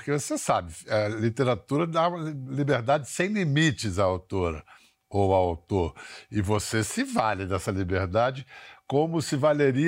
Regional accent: Brazil; como nós brasileiros, somos sortudos de ter a música popular que a gente tem, né?

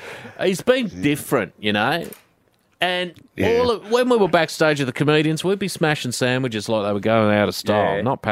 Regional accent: Melbourne, Victoria, Australia; when we were similar age, when we were growing up in Melbourne

